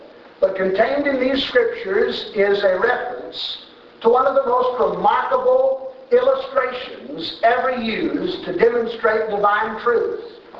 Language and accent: English; Tulsa, Oklahoma, United States; I remember hearing preachers talk about this when I was a little boy growing up in Tulsa, and they would come through town and hold us meetings